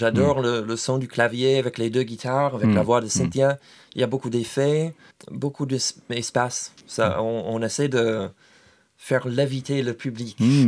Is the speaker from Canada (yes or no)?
yes; Manitoba, Canada; also born or lived in Montreal; J'ai passé quand même 6 ans à Montréal pour faire mes études, mais je viens du Manitoba, du coin sud-ouest du Manitoba. C'est le Gers canadien.